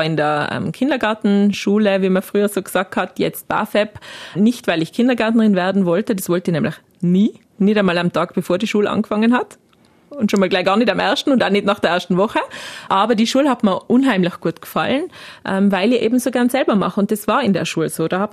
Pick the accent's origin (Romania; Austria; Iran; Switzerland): Austria; Landeck, Tyrol; also born or lived in Innsbruck; ich komme aus Tirol, wohne in Vorarlberg seit 2009.